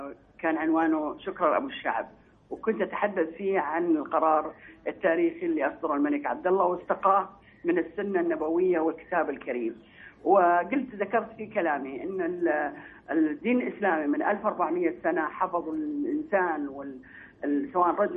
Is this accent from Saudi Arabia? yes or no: yes; Saudi Arabia